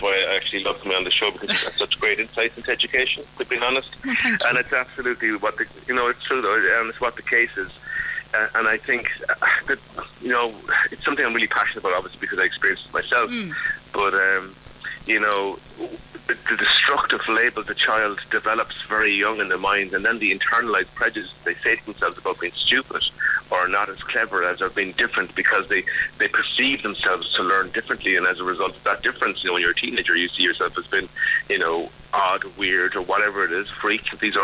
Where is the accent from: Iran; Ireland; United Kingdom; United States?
Ireland; Cork, Munster; as a young kid growing up in Cork